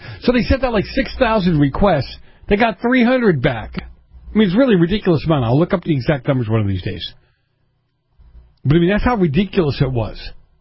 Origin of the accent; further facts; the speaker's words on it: Boston, Massachusetts, United States; Look, I grew up in Boston, and many of you know.